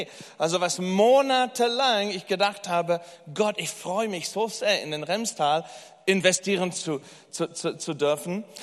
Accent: England, United Kingdom; German is a second language; also born or lived in United States; now in Germany; Also ich komme ursprünglich aus England.

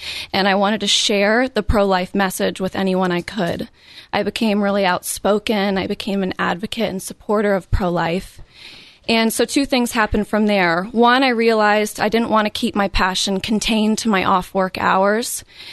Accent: Columbus, Ohio, United States; Being born and raised in Columbus, your listeners may be familiar

